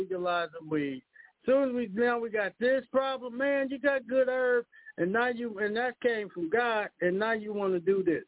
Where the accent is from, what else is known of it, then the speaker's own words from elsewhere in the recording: Alabama, United States; I'm from Alabama.